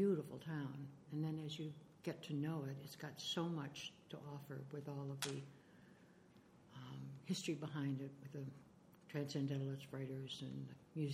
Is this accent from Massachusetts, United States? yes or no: no; Oak Park, Illinois, United States; moved away as an adult; now in Concord, United States; Oh, I grew up in Oak Park, Illinois, and came east to school, went to Smith College.